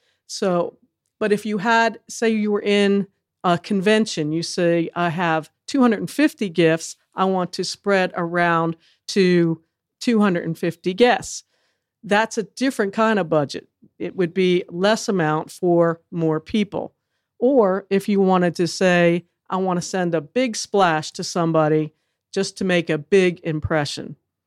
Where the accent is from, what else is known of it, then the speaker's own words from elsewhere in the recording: New Jersey, United States; I grew up in the Jersey Shore area, and I had an Italian mom.